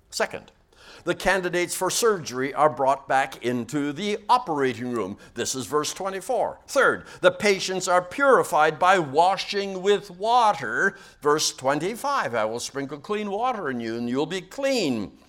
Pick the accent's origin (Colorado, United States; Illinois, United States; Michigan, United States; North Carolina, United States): Illinois, United States; Chicago; I come from Chicago, which is a very sick city.